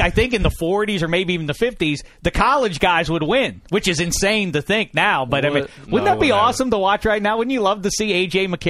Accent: Pittsburgh, Pennsylvania, United States; I know, obviously, I was a Cub Scout growing up in Pittsburgh, PA.

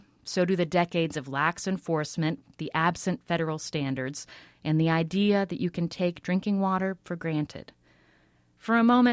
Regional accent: West Virginia, United States; my hometown in West Virginia had lost its drinking water.

